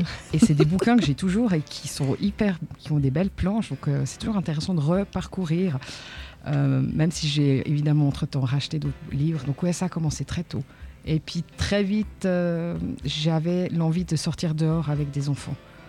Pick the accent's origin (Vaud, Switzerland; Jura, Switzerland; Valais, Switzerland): Vaud, Switzerland; Gland; J'ai grandi à Gland en fait.